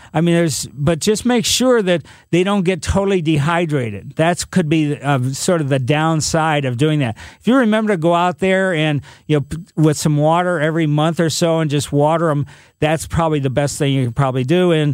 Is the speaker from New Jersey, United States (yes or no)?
no; Ellisville, Missouri, United States; also born or lived in St. Louis; Growing up in Ellisville, my grandmother lived in Richmond Heights, and she, managed a grocery store in the city. And, my first 5 years or so, I lived in the city right by the Botanical Garden on Flat. And then my parents in 55 moved out to Ellisville.